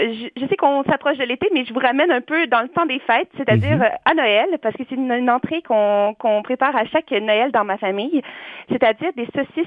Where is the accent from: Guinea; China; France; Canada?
Canada; Quebec; Oui, je suis originaire du Québec, comme vous pouvez l'entendre.